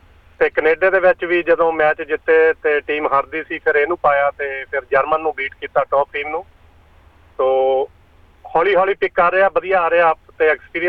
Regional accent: Dasanjh Kalan, Punjab, India; now in Sydney, Australia; ਹਾਂਜੀ, ਸਾਡਾ ਪਿੰਡ ਹੈਗਾ ਜੀ ਦਸਾਂਝ ਕਲਾਂ, ਅਤੇ ਅਸੀਂ ਇੱਥੇ ਵੁੱਡਕ੍ਰਾਫਟ ਸਿਡਨੀ 'ਚ ਰਹਿੰਦੇ ਹਾਂ।

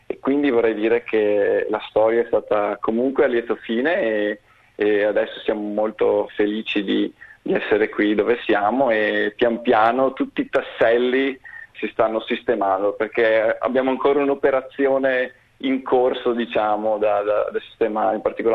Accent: Veneto, Italy; ancorati alla mia terra natia, Da buon veneto non mi smentisco, nel senso che mi sento estremamente radicato e vicino alla terra da cui provengo.

